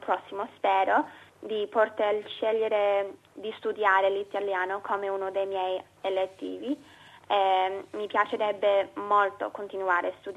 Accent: Australia; Italian is a second language; Il mio papà è venuto in Australia 16 anni fa, quando sono nata io, e da allora ho imparato l'italiano.

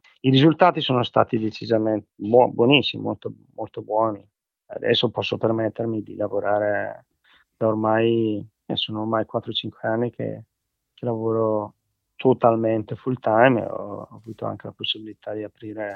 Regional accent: Brescia, Lombardy, Italy; Allora, io sono di Brescia

